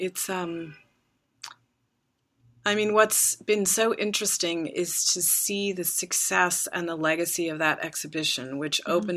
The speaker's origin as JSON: {"language": "English", "region": "Midwest", "country": "United States", "lives_now": "New York, United States", "said": "I didn't really have a network because I came to New York from the Midwest, essentially."}